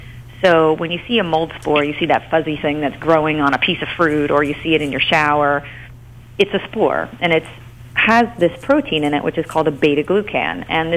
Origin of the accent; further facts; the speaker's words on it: New Jersey, United States; I'm from New Jersey, so we get a lot of that temperature change.